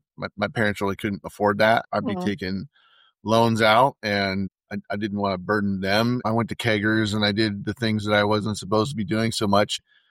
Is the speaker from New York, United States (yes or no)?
no; Oregon, United States; now in Georgia, United States; growing up in Oregon where it's relatively cool and there's no humidity where I'm